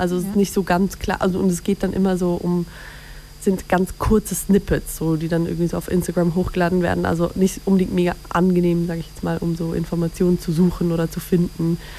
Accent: Zurich, Switzerland; Nee, aber ich komme aus Zürich.

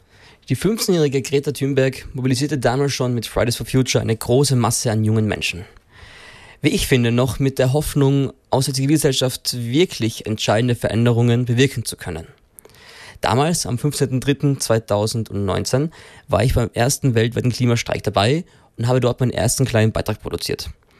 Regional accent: Innsbruck, Tyrol, Austria; Auch in Innsbruck, meiner Heimatstadt.

